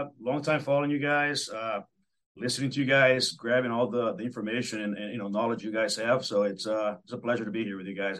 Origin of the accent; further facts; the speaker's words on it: Brazil; now in United States; So I grew up very athletic. You know, I'm originally from Brazil